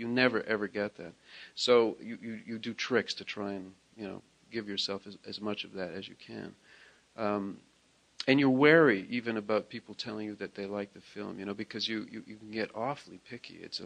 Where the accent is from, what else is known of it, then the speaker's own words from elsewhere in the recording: Toronto, Ontario, Canada; And across the street, where I grew up in Toronto, there was a big Italian population because it was a sort of an immigrant section of town.